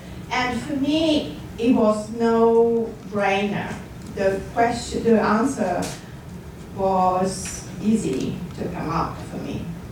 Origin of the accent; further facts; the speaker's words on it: Turin, Piedmont, Italy; English is a second language; I'm originally from Turin in Italy. It's the northwest part of Italy. I'm in my 40s